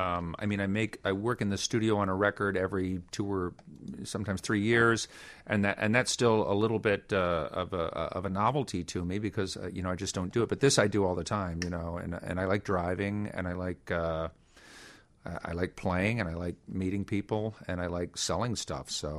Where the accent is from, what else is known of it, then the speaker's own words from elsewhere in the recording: Virginia, United States; also born or lived in Pennsylvania / North Carolina; Yeah, I grew up in, I was born in Pennsylvania, but I mainly grew up in Virginia, North Carolina, and we moved around a lot to little towns.